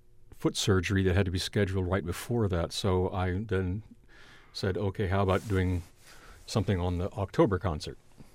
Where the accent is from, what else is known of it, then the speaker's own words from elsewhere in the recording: Louisville, Kentucky, United States; Now he's at the University of Louisville, my hometown.